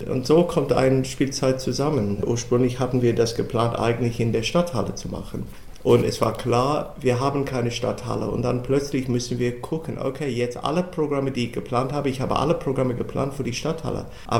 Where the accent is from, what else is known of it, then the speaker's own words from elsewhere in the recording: Australia; German is a second language; now in Göttingen, Germany; obwohl ich lang als australischer Dirigent in Deutschland nicht so viel Musik von meiner Heimat bringe